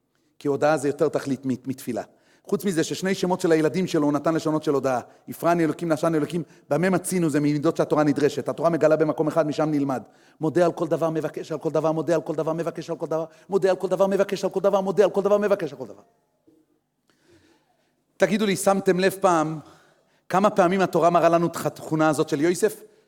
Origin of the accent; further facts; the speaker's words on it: Jerusalem, Jerusalem District, Israel; אני ירושלמי, מדורי דורות